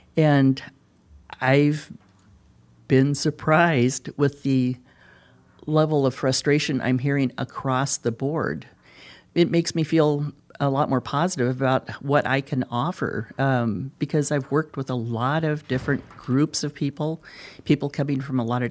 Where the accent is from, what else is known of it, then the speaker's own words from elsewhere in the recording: South Dakota, United States; First of all, I grew up in Jones County, and being a West River Democrat, going back to the old days